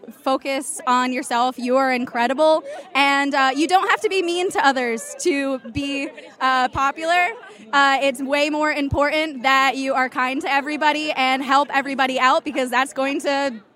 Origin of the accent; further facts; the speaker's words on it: Rhode Island, United States; I am from Rhode Island, and I am 23 years old.